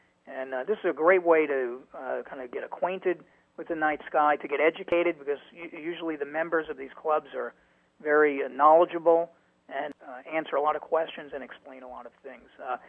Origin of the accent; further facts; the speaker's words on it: New York City, New York, United States; now in Connecticut, United States; I'd been interested in astronomy since I was very young, but I grew up in New York City, so my interest was really stayed within the books and the planetarium experience.